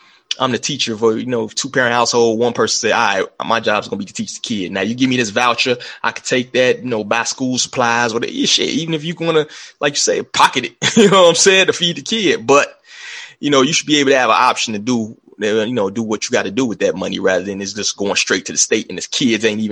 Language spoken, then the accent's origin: English; Chicago, Illinois, United States; I'm from Chicago, right? In Chicago, this is this might be the safest place for these kids to be in some of these neighborhoods, right?